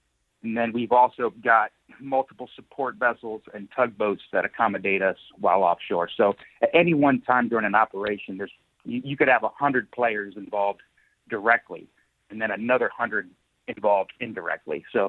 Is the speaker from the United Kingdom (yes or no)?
no; Akron, Ohio, United States; That's correct. I'm from Akron, Ohio.